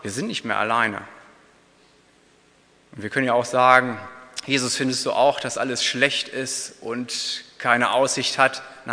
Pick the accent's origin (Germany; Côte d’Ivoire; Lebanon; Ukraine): Germany; Hockeln, Lower Saxony; ich komme aus der Nähe von Hildesheim, aus einem kleinen Dorf, aus Hockeln, ungefähr anderthalb Stunden Fahrzeit.